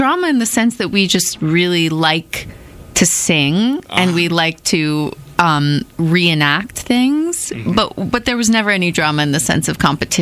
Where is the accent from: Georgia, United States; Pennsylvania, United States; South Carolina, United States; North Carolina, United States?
Pennsylvania, United States; Pittsburgh; Pittsburgh.